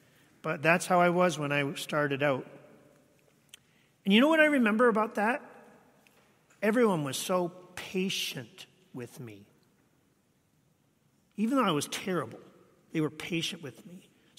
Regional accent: Canada; I grew up in Canada

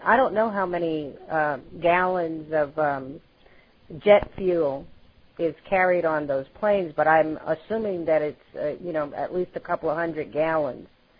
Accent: Austin, Texas, United States; I'm from Austin, Texas.

